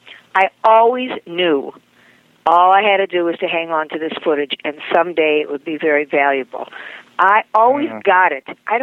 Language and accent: English; Beverly Hills, California, United States; Well, you know, it's very interesting, because I was brought up in Beverly Hills, and I came from the generation, none of my girlfriends ever worked.